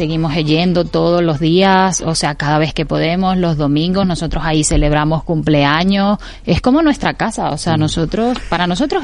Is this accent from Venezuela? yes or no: yes; Venezuela; now in Spain; yo cuando emigré por la situación de Venezuela, o sea, España fue un lugar que a mí me acogió pues maravillosamente, y donde yo pues mi fe también, o sea, creció mucho